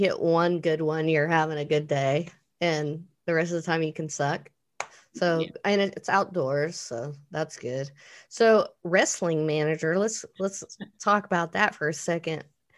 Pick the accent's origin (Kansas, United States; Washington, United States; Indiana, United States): Kansas, United States; Wichita; I was raised in South Wichita, and I have a few people that I still call once in a while